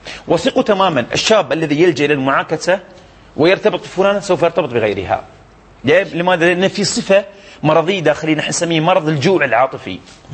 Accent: Dubai, United Arab Emirates; عندنا في دبي

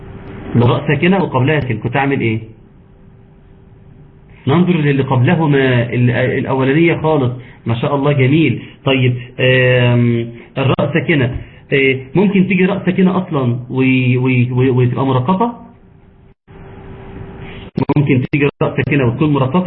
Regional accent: Egypt; طب احنا ينفع عندنا في مصر نلاقي كده كتير

